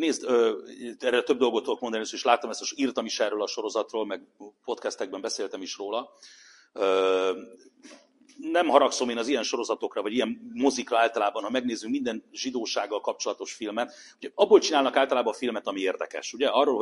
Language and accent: Hungarian; New York City, New York, United States; Egyesült Államokban, New Yorkban nőttem fel, jó magam is